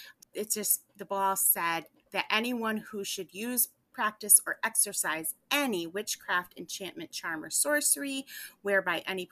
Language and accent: English; United States; because I'm an American and, you know, I love our witchcraft tradition too.